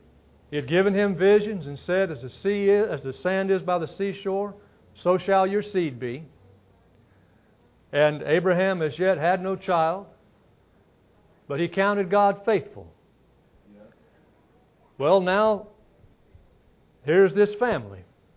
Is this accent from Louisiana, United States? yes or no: yes; Louisiana, United States; I'm from LaRonge, Louisiana.